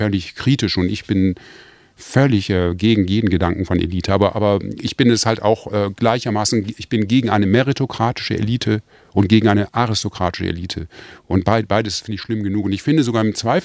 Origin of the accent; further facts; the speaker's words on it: United Kingdom; accent: British; jetzt verliere ich meinen britischen Akzent und das ist ja alles so grauenhaft nach Amerika.